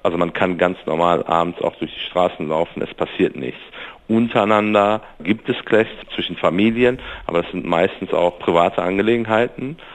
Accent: Duisburg, North Rhine-Westphalia, Germany; Ich bin gebürtiger Marxloher, ich komme aus Marxloh, bin weggezogen

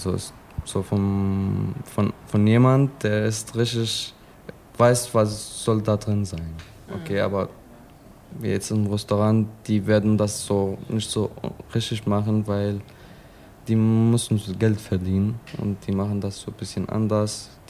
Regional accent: Syria; German is a second language; now in Germany; Bei uns in Syrien ist anders. Also man will so selbstständig sein.

